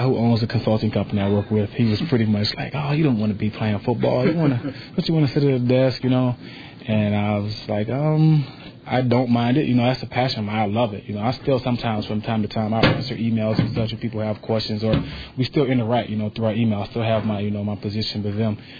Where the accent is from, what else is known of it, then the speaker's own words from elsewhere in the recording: Leesville, South Carolina, United States; Leesville, South Carolina is my original hometown.